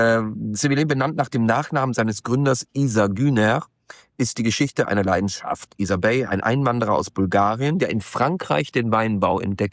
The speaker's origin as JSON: {"language": "German", "country": "Austria", "lives_now": "Hamburg, Germany", "said": "Ich habe nichts bekommen, ich bin Österreicher."}